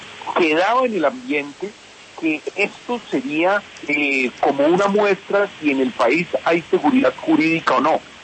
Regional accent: Colombia; Yo creo que el gran perdedor de todo esto somos los colombianos.

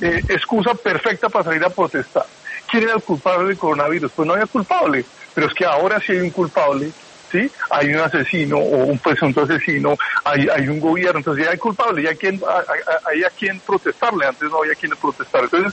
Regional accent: Boyacá, Colombia; now in Washington, United States; yo crecí en Boyacá y pues yo estoy acostumbrado a eso

